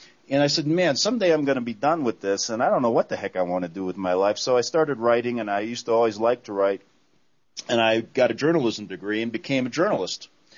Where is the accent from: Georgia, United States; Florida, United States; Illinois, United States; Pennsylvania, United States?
Illinois, United States; Chicago; who was the bishop from my hometown, Chicago